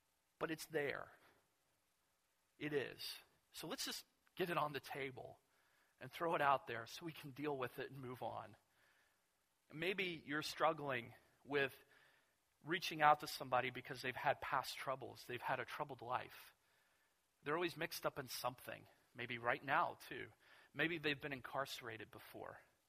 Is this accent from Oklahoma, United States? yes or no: no; Kentucky, United States; And I was offended because I'm from Kentucky.